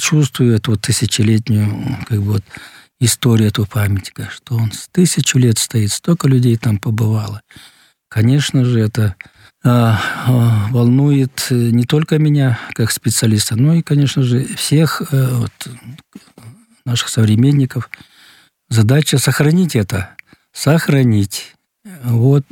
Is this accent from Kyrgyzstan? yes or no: yes; Bishkek, Kyrgyzstan; Я сам родился в Бишкеке, жил недалеко от этого павильона.